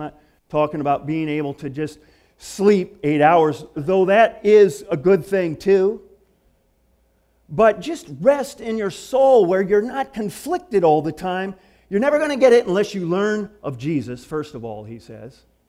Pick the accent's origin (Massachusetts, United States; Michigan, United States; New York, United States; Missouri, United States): Michigan, United States; I know you knew I was from Michigan originally